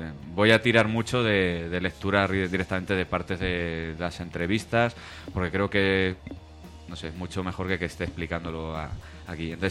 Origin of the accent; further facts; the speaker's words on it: Balearic Islands, Spain; Para explicar mi fijación por el desierto, tengo que remontarme a mi niñez en Menorca.